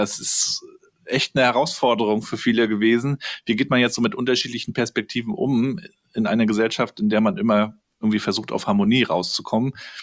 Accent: East Germany, Germany; ich bin ja hier in der DDR noch groß geworden in den 80ern, neue Bundesländer dann.

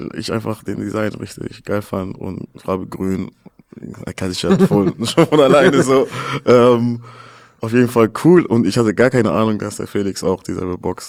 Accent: Karlsruhe, Baden-Württemberg, Germany; so bei uns in Karlsruhe, Nordstadt, gab es auch die Army Base und so, weißt

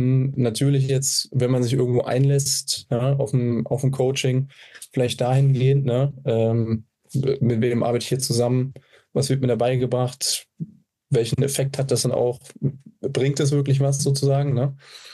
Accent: Frankfurt, Hesse, Germany; 23, komme aus Frankfurt

